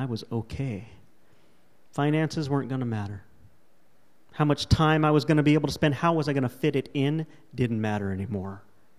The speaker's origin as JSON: {"language": "English", "region": "California", "country": "United States", "said": "I'm already from California."}